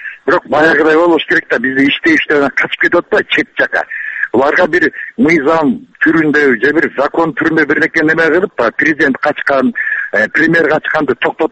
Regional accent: Naryn, Naryn Region, Kyrgyzstan; Нарындан болом.

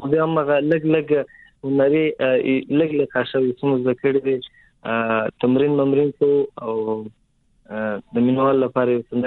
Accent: Paktika, Afghanistan; now in Quetta, Pakistan; زمونږ مخته کورنۍ په افغانستان کې د کټواز په کتاب د کټواز کې، مثال مخکې یو ډېر سال یا څلور سال مخکې موږ دلته اجرت را کړی دی. اوس موږ سیستم کور هغه په کوټه.

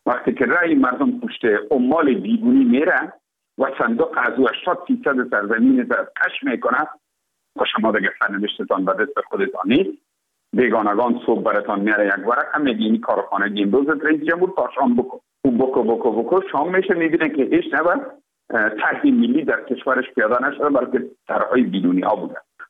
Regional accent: Afghanistan; ما افغان هستیم

